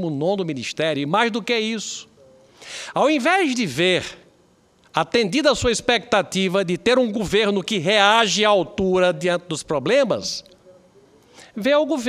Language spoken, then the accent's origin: Portuguese; Brazil; E aqui eu falo como brasileiro que quer que as coisas deem certo.